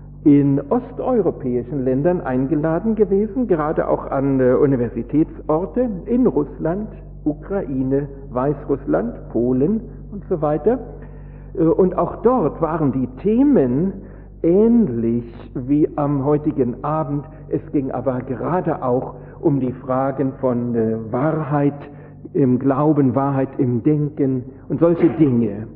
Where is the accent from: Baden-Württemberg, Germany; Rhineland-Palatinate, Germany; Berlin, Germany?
Berlin, Germany; Wie Sie vielleicht schon hören am Tonfall, bin ich kein Schwabe, obwohl ich schon mein halbes Leben in Württemberg nun verbringe, sondern ich bin gebürtiger Berliner. Ich habe in Berlin Abitur gemacht